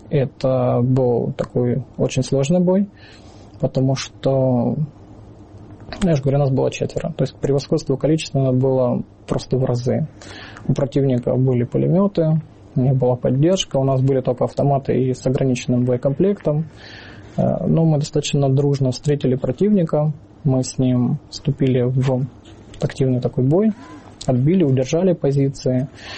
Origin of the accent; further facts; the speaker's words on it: Khartsyzk, Donetsk Oblast, Ukraine; Я сам родом из Харциска, Донецкой области, в 2014 году.